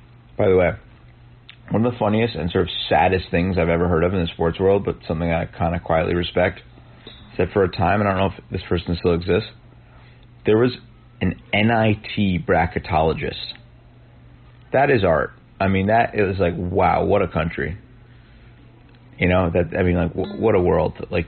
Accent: Amherst, Massachusetts, United States; I grew up in Amherst.

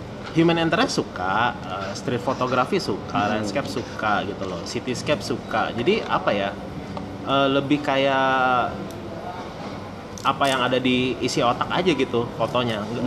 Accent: Bandar Lampung, Lampung, Indonesia; Aku kan gua kan besar di Lampung kan, dari Bandar Lampung.

